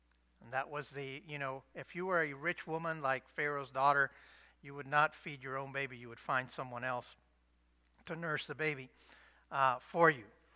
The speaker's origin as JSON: {"language": "English", "region": "Florida", "country": "United States", "tie": "born or raised there", "said": "You know, we grew up in Florida and we grew up around alligators."}